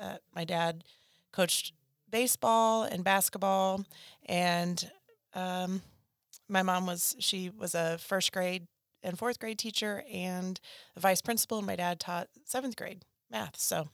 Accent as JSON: {"language": "English", "town": "Fairland", "region": "Indiana", "country": "United States", "tie": "born or raised there", "said": "I grew up in Fairland, Indiana."}